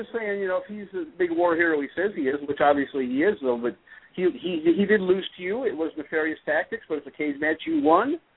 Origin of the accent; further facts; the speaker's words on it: Wisconsin, United States; I'm from Wisconsin. My math is shitty, you know.